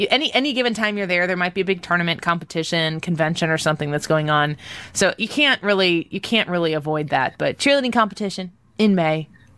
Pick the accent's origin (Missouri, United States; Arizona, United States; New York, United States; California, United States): Missouri, United States; St. Louis; I'm from the Midwest, and the particular part of the Midwest in St. Louis that we're from.